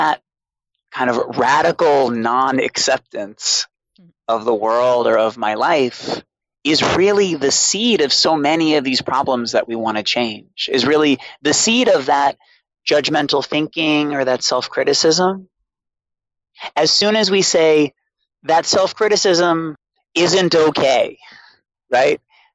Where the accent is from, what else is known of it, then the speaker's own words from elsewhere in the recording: Boston, Massachusetts, United States; I grew up in Boston with a single alcoholic mother.